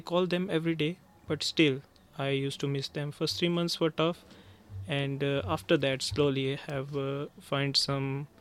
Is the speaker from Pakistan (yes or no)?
yes; Pakistan; moved away as an adult; now in South Sudan; I'm from Pakistan, so we don't know much about the South Sudan